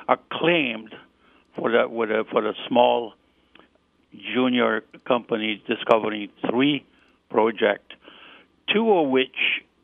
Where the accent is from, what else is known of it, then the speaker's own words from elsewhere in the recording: Rome, Lazio, Italy; now in Canada; I'm a native, and I grew up in Rome, Italy, until I immigrated to Canada in 1959. And I've been a Canadian, probably so, for the many, many years.